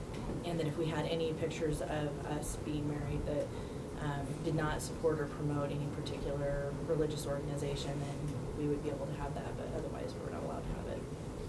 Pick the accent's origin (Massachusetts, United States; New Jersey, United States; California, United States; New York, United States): California, United States; because I'm born and raised in California. We live in a really kind of liberal area of California.